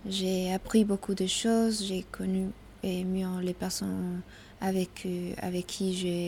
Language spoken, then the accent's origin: French; Colombia; French is a second language; je viens de la Colombie.